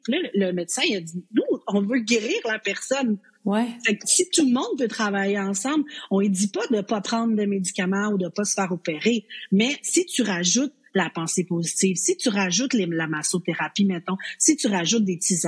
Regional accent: Saint-Jean-sur-Richelieu, Quebec, Canada; now in Joliette, Canada; je viens originalement de Saint-Jean-sur-Richelieu, puis je suis atterrie dans la région de Lanaudière-Joliette pour un concours de circonstances. Là, mon mari est militaire, puis on a déménagé ici.

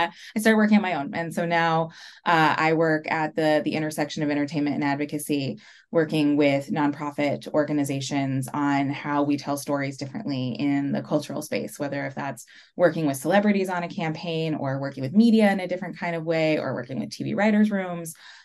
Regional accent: Seattle, Washington, United States; I grew up in Seattle, and West Coast kid, love being outside.

